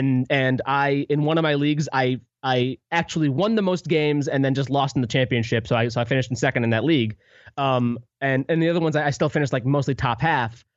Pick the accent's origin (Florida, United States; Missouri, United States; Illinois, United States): Missouri, United States; St. Louis; So, okay, so I grew up in St. Louis, which is a baseball town.